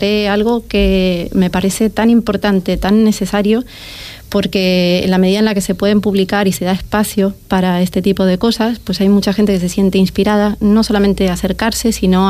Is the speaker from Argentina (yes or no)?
yes; Argentina; Bueno, yo soy argentina